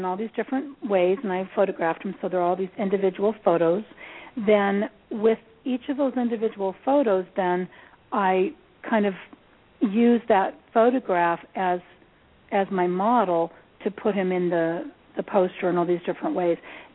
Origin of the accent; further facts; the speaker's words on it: Seattle, Washington, United States; moved away as an adult; now in Los Angeles, United States; I was from Seattle, and I was going through a music program up there and came out of that and was all intent to be a big music star, moved to L.A.